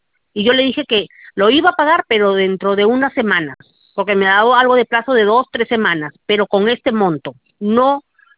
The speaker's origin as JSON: {"language": "Spanish", "region": "Piura", "country": "Peru", "said": "yo soy de Piura."}